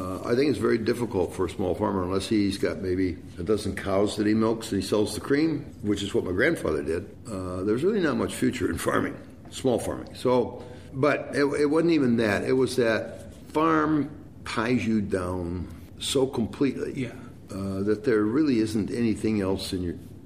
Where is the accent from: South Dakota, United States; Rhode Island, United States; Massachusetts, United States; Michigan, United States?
Michigan, United States; Detroit; moved away; But they left my hometown pretty high and dry. And I realized that that was not the place for me to stay either, because nothing was going to happen.